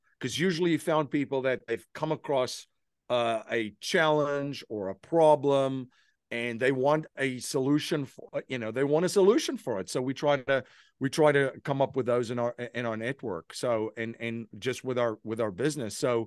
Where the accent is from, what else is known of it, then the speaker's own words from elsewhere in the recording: South Africa; I had a gift of growing up in South Africa during a very interesting time in the country's history.